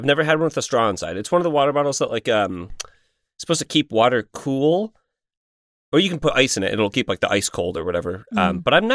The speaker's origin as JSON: {"language": "English", "region": "Indiana", "country": "United States", "tie": "born or raised there", "said": "I grew up in Indiana where it's like, oh, a lawnmower? I need a lawnmower."}